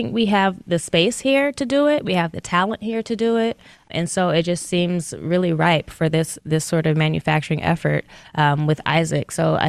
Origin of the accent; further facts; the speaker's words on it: Seattle, Washington, United States; now in Detroit, United States; Well, I'm from Seattle originally, and my ex is from Detroit, so that's how I got here back in 2013.